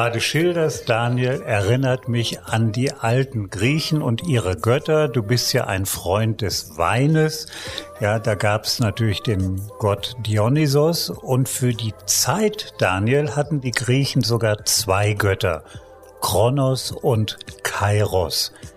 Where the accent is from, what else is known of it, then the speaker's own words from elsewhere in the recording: Germany; Ja, gerade ich komme ja aus Deutschland, da ist alles durchgepackt, durchgetaktet.